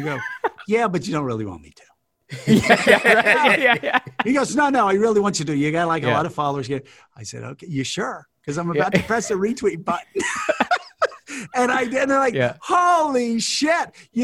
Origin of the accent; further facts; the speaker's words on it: United States; There have been so many ways that the last 4 years have been heartbreaking for me as an American